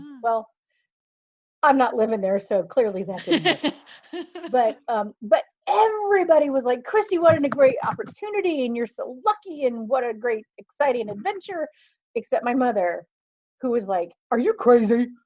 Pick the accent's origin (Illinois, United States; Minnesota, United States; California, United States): Illinois, United States; A very small town in the Midwest. Wow. And surrounded by corn. I'm from Illinois. So, yeah, grew up, knew and I wanted to get the heck out of Dodge.